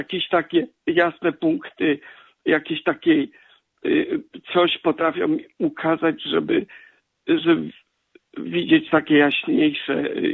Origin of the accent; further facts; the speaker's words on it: Gorzów Wielkopolski, Lubusz Voivodeship, Poland; bo pochodzę z Gorzowa i mniej więcej ten sam rocznik.